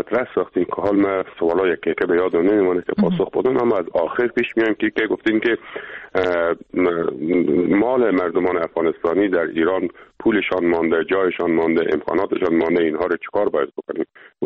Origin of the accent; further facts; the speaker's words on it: Herat, Afghanistan; به عنوان یک هراتی سپاسگزاری ویژه از همه عزیزانی دارم که در این راستا آمدن.